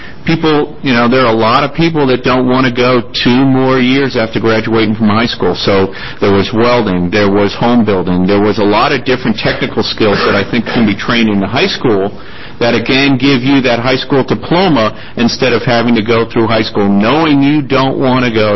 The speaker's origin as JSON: {"language": "English", "town": "Boston", "region": "Massachusetts", "country": "United States", "tie": "born or raised there", "said": "I grew up high school in the Boston area, and technical high schools, I think, are a big positive."}